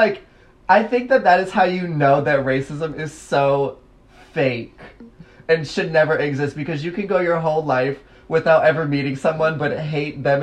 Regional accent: Detroit, Michigan, United States; And the guy was in Detroit, Michigan, my hometown, recruiting for his fucking white supremacist, white nationalist, like, cult shit.

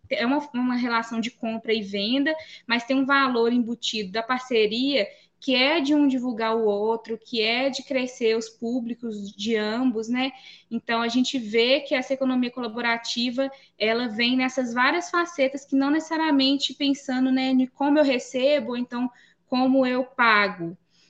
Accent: Pedro Leopoldo, Minas Gerais, Brazil; now in Cordisburgo, Brazil; treinando algumas meninas da minha cidade Natal, que é Pedro Leopoldo

